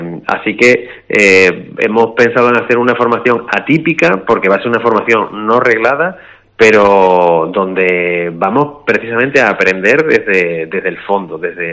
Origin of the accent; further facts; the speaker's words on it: Almendralejo, Extremadura, Spain; yo siempre llevo el nombre de mi pueblo a mucho honor por todo el mundo, pero es que creo que es necesario que la gente identifique el nombre de Almendralejo